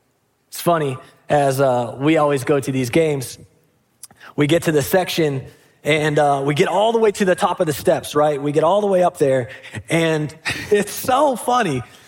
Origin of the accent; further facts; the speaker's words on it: Pittsburgh, Pennsylvania, United States; And you know, I'm from Pittsburgh